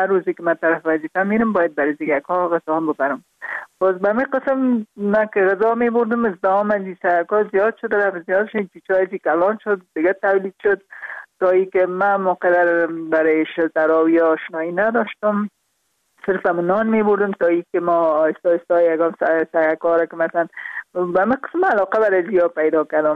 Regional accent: Parwan, Afghanistan; also born or lived in Kabul; در خود شهر کابل به دنیا آمدیم، من از پروان هستم.

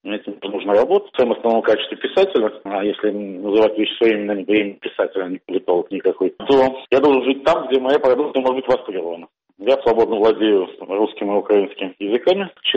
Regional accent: Russia; born there; я родился в России, я патриот

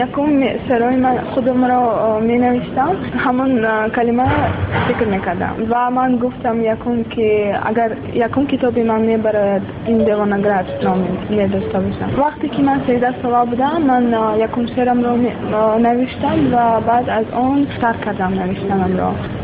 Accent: Tajikistan; بسیار الهام قیمتی من زمینی تاجیکستان زمینی وطنم

